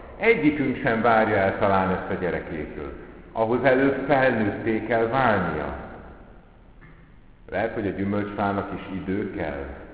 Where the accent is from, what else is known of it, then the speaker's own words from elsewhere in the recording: Budapest, Hungary; én, aki Budapesten nevelkedtem fel, és ebből is évtizedeket, vagy másfél évtizedet panellakásban